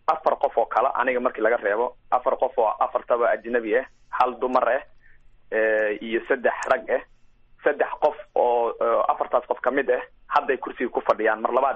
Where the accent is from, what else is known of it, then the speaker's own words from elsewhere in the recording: Kenya; moved away as an adult; also born or lived in Somalia; now in United States; Aniga waxaan ku dhashay Soomaaliya, laba sanaan oo jira ayaan waxaan usoo qaxnay qaxootiyada waaweyn ee ku yaallo Kenya, meeshaas oo aan ku noolaa ilaa 18 sano. Mareykanka waxaan soo galay 2009-kii